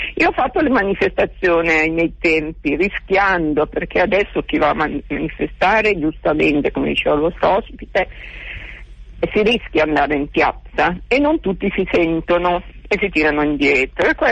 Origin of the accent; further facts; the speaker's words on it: Como, Lombardy, Italy; anch'io sono di Como.